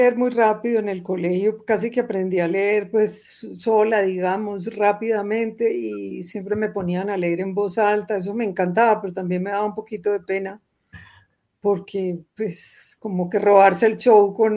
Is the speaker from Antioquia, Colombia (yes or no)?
yes; Medellín, Antioquia, Colombia; also born or lived in Cúcuta; yo nací en Cúcuta, pero cuando tenía un año nos vinimos a vivir a Medellín. Sin embargo, pues mi padre era italiano, él llegó aquí a Colombia a los 16 años, solo, sin familia, tenía unos tíos en Cúcuta